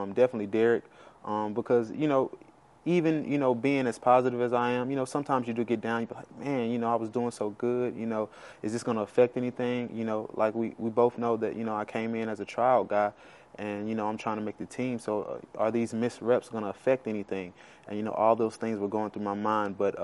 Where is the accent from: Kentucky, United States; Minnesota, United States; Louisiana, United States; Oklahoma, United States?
Louisiana, United States; I'm right here. I'm back in my home state. That's when it hit me, like, man, I'm back in Louisiana playing